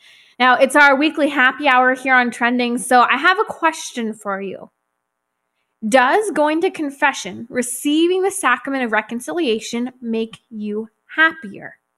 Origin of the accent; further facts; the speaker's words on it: Lake Arrowhead, California, United States; I was actually back in my hometown of Lake Arrowhead in the glorious Southern California mountains in San Bernardino.